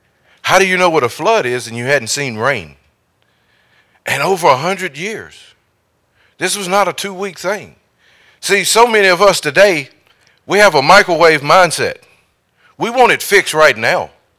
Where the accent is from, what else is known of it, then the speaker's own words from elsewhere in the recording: Eden, United States; I'm from Eden. We didn't have a big vocabulary.